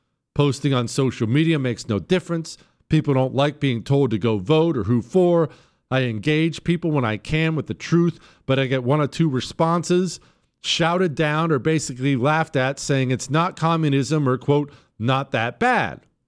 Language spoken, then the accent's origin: English; Montana, United States; as I said before, I grew up in Montana, and winter sports are just part of it up there.